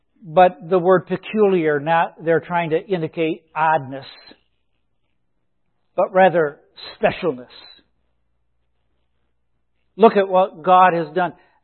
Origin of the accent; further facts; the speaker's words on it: New York, United States; I'm a New Yorker, but I love the Boston Celtics.